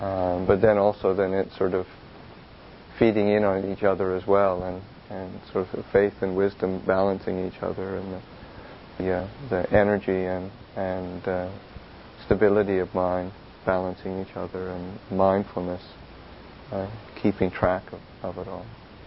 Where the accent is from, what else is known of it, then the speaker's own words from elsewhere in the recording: Canada; also born or lived in Thailand; I grew up inland in Canada, never saw the sea, spent all my time in Thailand inland, never saw the sea.